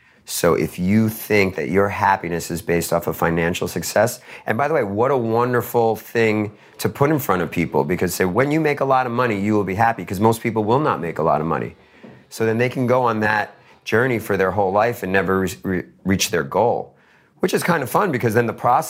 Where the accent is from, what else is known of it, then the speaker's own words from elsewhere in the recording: Queens, New York, United States; I put $50K into a basketball foundation in the town I grew up in Queens.